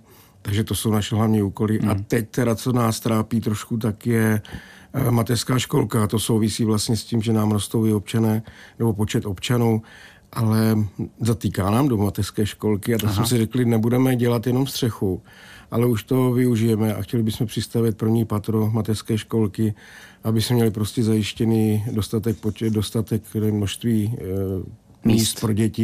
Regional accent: Miletín, Hradec Králové Region, Czechia; jsem bydlel v nedaleké vesnice z Dobín, 3 kilometry vzdáleně, takže už jsem do Miletina chodil na základní školu, takže Miletin je jako spíš moje rodiště už.

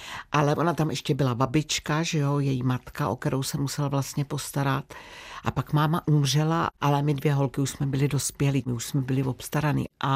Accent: Medlešice, Pardubice Region, Czechia; Tak je to moje rodiště, prožila jsem tam v podstatě dětství

